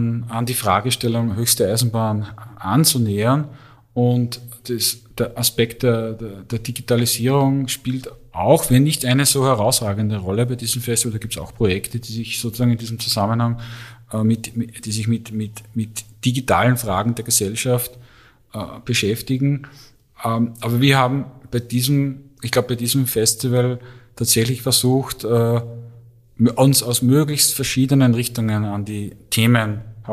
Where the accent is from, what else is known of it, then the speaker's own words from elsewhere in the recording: Upper Austria, Austria; Ich komme selbst aus dem Müllviertel, also ich bin selbst im Müllviertel aufgewachsen.